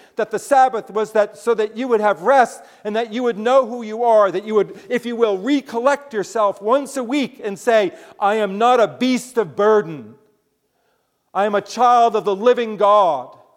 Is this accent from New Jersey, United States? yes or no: yes; Midland Park, New Jersey, United States; So that I grew up in Midland Park, New Jersey, the home of Johnny Vandermeer, by the way.